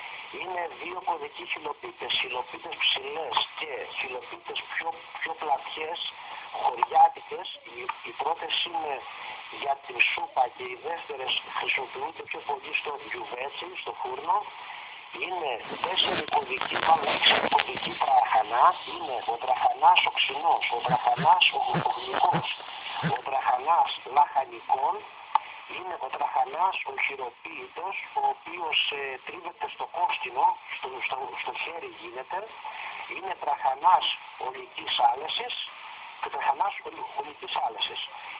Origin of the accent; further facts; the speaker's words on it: Greece; η πατριαρχική οικογένεια όπως μεγαλώσαμε πιο παλιά στην Ελλάδα πριν από δεκαετίες